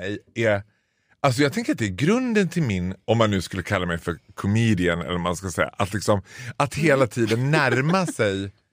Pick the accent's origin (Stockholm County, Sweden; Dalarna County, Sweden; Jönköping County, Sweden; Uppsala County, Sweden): Dalarna County, Sweden; accent: Dalarna dialect; Jag tänker att jag pratar dalmål.